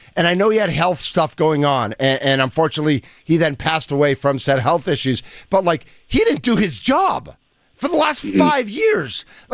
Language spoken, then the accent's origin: English; Boston, Massachusetts, United States; and listen, I grew up in Boston.